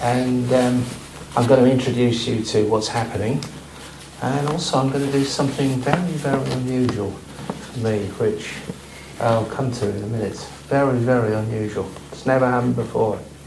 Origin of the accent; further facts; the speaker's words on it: North West England, United Kingdom; I grew up in Cumbria in the Lake District in the 1970s, and when I was 14 I realised I was a Buddhist. And I'm 60 now